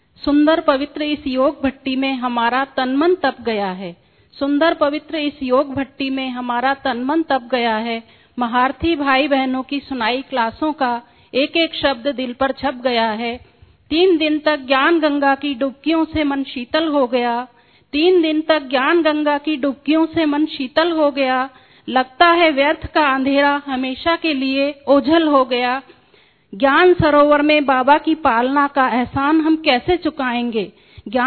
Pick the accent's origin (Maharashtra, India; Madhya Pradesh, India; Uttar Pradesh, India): Maharashtra, India; Mumbai; मैं 20 साल से ज्ञान में हूँ, मैं मुंबई बोरीवली से हूँ।